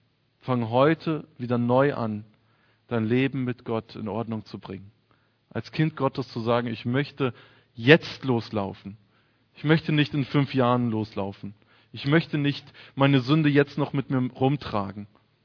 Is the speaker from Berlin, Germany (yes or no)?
no; Witzenhausen, Hesse, Germany; Wir hatten gerade in der Gegend, wo ich herkomme, in Witzenhausen